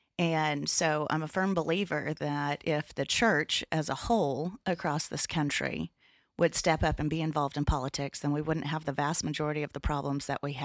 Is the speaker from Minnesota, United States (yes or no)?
no; Lubbock, Texas, United States; I was born and raised in Lubbock, Texas. I was homeschooled my whole life, which I believe is why I turned out so well.